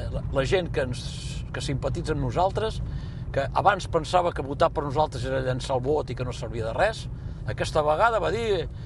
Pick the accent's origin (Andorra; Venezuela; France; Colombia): France; Occitania; Nosaltres som catalans, però amb una personalitat particular, és que som ciutadans de França. Som de nació catalana, és una evidència, però som ciutadans de la República.